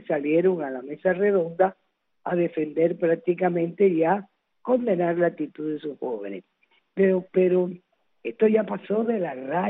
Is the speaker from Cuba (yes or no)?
yes; Cuba; como cubana